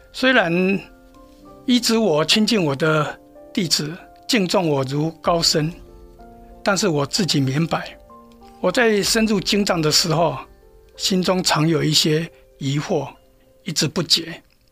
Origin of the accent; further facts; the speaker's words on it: Taiwan; now in United States; 我是来自台湾，那当初我在台湾出家，也在当地创办佛学院，